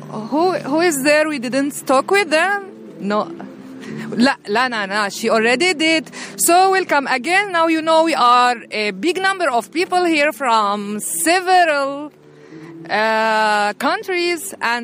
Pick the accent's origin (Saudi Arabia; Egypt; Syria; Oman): Syria; بحكي اللغة الكردية أنا من سوريا